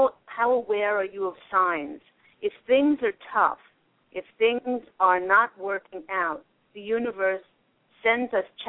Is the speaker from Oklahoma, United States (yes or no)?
no; New York, United States; Oh, I am a New York girl. I am. They say that you can take the girl out of New York, but you can't take New York out of the girl.